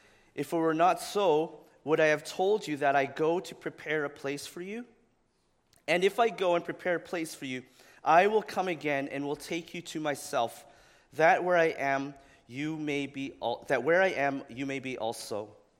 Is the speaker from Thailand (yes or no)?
no; Regina, Saskatchewan, Canada; every year, we were growing up in Regina, Saskatchewan.